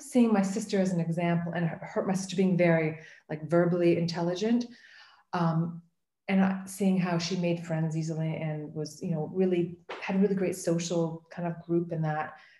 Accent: Canada; Canada, we start when you're about five when you start school.

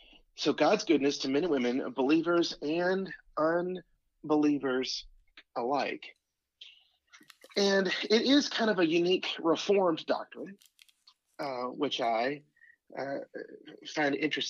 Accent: Georgia, United States; I grew up in the Methodist tradition.

